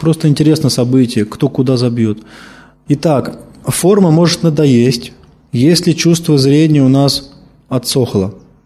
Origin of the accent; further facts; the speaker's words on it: Moscow, Russia; born there; Я родился в Москве, я на Красной площади был всего два раза на всю свою жизнь.